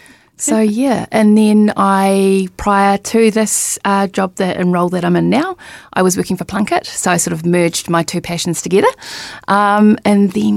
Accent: Wellington, New Zealand; I grew up in Wellington

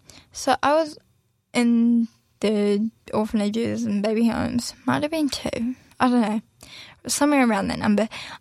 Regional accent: New Zealand; also born or lived in Russia; So I was adopted from Russia, a small town in Russia, when I was a year and a half. By my amazing, wonderful New Zealand parents.

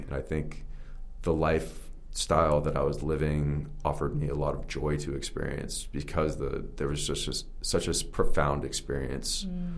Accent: United States; I am an American.

